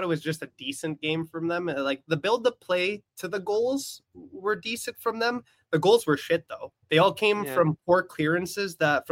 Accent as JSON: {"language": "English", "country": "Canada", "said": "as a Canadian"}